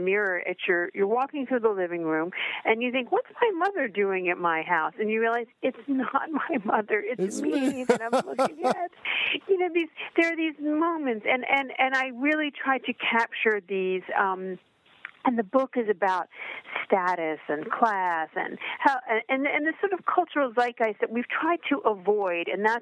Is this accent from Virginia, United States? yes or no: no; Miami, Florida, United States; You know, I grew up in Miami, and so for me, coming to the book festival is just the best.